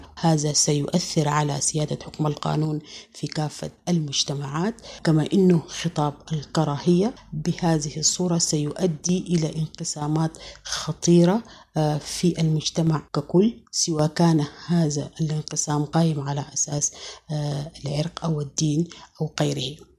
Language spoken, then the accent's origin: Arabic; Sudan; ونحن كسودانيين عرفنا بالتسامح وقبولنا لبعضنا البعض